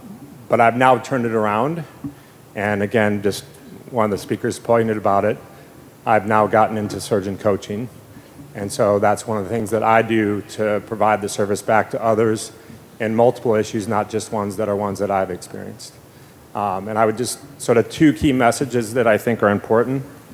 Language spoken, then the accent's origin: English; San Diego, California, United States; I'm a surgeon from San Diego